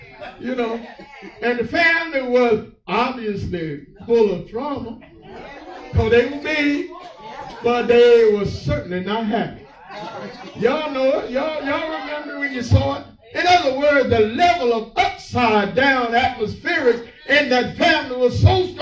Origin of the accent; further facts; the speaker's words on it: North Carolina, United States; we said that where I grew up in North Carolina